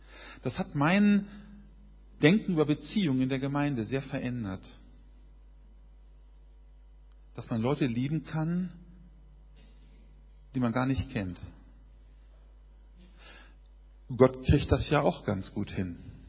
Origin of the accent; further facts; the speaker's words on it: Berlin, Germany; ich komme aus Berlin.